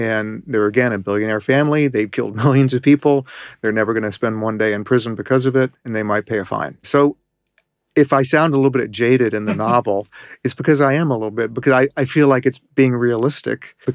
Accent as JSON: {"language": "English", "town": "Richmond", "region": "Virginia", "country": "United States", "tie": "born or raised there", "said": "I grew up in Richmond, Virginia, which used to be the world headquarters for Philip Morris"}